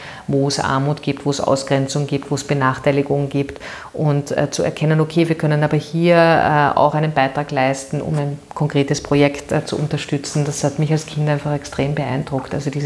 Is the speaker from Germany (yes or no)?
no; Vienna, Austria; born or raised there